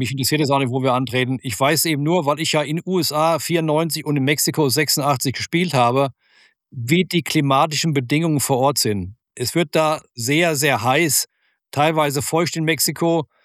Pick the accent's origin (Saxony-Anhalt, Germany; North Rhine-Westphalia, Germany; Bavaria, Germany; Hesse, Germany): Hesse, Germany; Frankfurt; ich komme ja aus Frankfurt, das sind, glaube ich, 15 Kilometer bis zum Römer.